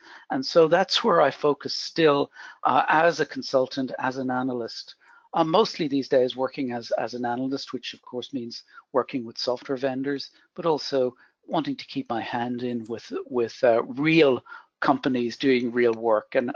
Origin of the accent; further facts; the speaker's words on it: Dublin, Leinster, Ireland; you can probably hear that I'm not South African, or at least the South Africans among the audience will know that instantly. I'm actually Irish, and most of my life was based in Dublin in Ireland.